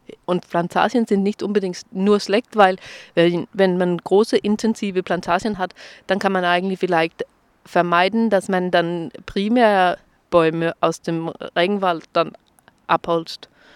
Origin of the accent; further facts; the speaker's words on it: Denmark; German is a second language; Ich bin ja aus Dänemark.